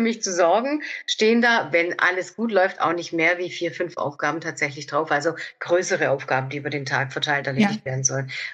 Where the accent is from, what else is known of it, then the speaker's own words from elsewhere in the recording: Baden-Württemberg, Germany; ich komme aus dem Oberschwäbischen